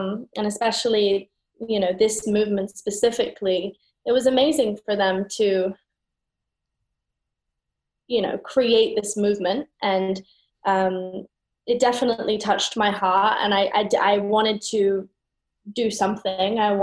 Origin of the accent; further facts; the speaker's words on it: United Kingdom; The fact that I'm British.